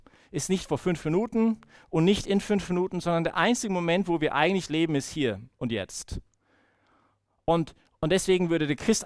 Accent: Canada; das war auch ein sehr schönes Geschenk für mich als Kanadier, endlich mal ein bisschen Winter zu erleben in Kalifornien.

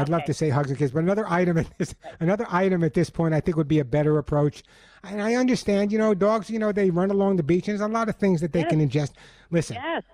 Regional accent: Oceanside, New York, United States; I grew up on Long Island, a small town on Long Island called Oceanside. And I spent my entire childhood on the beach.

